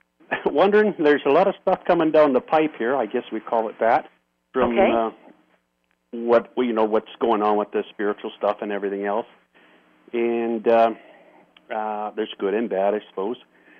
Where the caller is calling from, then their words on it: Cranbrook, British Columbia, Canada; Cranbrook, British Columbia.